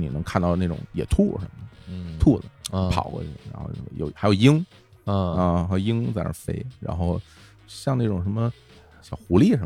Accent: Shunyi, Beijing, China; 因为我小的时候住在这个顺义那边，其实 完全就是农村里嘛

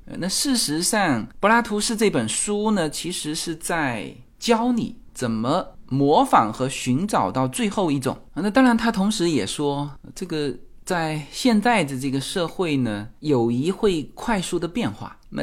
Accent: China; 我们中国人讲缘分，就交朋友。

